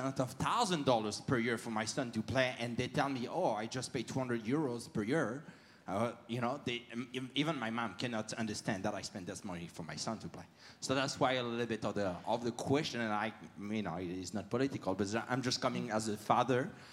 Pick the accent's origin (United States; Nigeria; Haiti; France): France; English is a second language; now in Canada; Originally, you can hear my accent. I'm originally from France. I've been here for 20 years, proud Canadian now.